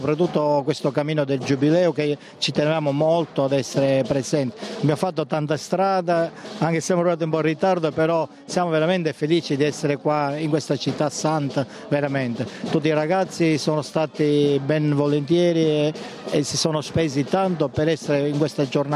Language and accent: Italian; Valguarnera, Sicily, Italy; veniamo dalla Sicilia, da Val Guarnera in provincia di Enna